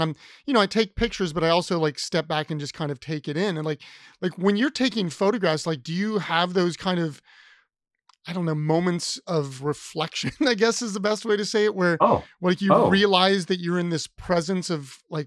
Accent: Ohio, United States; but like, I come from Ohio, and we have like great museums up there.

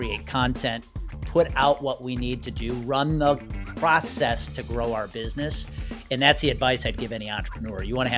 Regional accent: Wisconsin, United States; also born or lived in Colorado; So we grew up in Wisconsin, moved out to Colorado, and just moved back.

